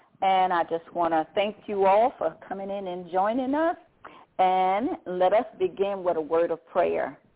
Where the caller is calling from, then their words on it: Baton Rouge, Louisiana, United States; I'm calling from Baton Rouge, Louisiana.